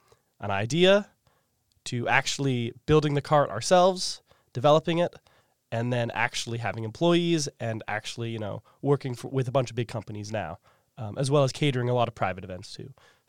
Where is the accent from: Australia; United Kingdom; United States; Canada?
Canada; Edmonton, Alberta; So Edmonton, Alberta, Canada. It's in far western Canada, kind of in the middle of nowhere.